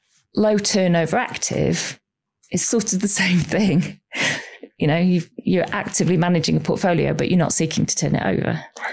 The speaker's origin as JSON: {"language": "English", "region": "Yorkshire and the Humber", "country": "United Kingdom", "tie": "born or raised there", "also_born_or_lived": "Sheffield", "said": "where I'm from, or at least I should say I'm from Sheffield, which is very important for those people who are from Yorkshire to make that distinction."}